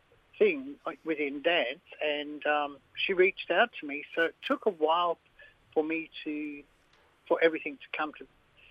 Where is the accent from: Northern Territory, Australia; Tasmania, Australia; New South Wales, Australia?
Northern Territory, Australia; Darwin; I am a Larrakia man. I'm from Darwin. Coming from Karamilla.